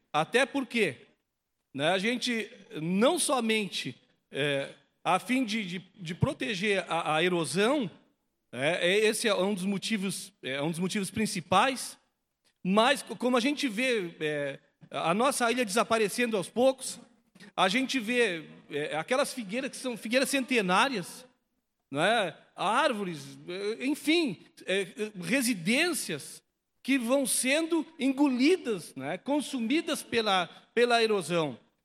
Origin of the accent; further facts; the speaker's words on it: Ilha da Turutama, Brazil; eu que sou morador de lá, né, nasci e moro na Ilha da Turutama com a minha família, né?